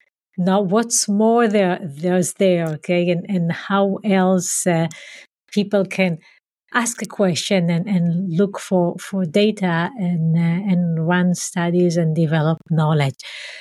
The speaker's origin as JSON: {"language": "English", "country": "Israel", "tie": "born or raised there", "said": "I grew up in Israel, in a community that is very different than where I am now. So it was a small community, a socialist community where we walked the land and had farming and animals and so on."}